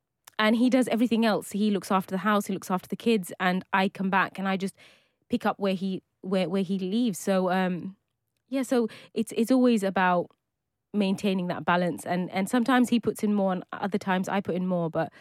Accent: United Kingdom; And what I've learned over the years of just living, you know, just being British means I get to kind of mix and match the two.

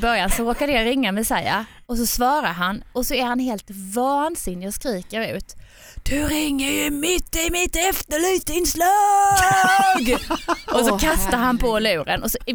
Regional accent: Skåne, Sweden; För att jag är från Skåne.

